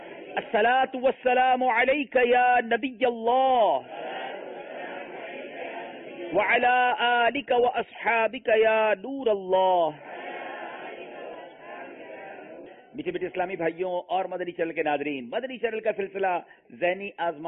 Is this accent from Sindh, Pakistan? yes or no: yes; Karachi, Sindh, Pakistan; ہم جس شہر سے تعلق رکھتے ہیں جہاں ہمارا مدنی مرکز ہے، میری مراد باب المدینہ کراچی سے۔